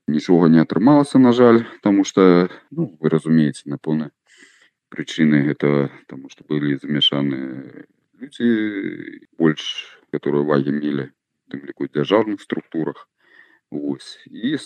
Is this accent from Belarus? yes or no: yes; Barysaw, Minsk Region, Belarus; я з Борисова так само